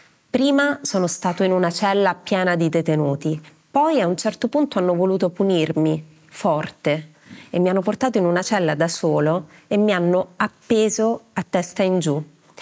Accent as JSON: {"language": "Italian", "country": "Syria", "said": "Il 3 luglio del 2011 io sono sceso in piazza, sono tornato nel mio paese, sono sceso in piazza contro"}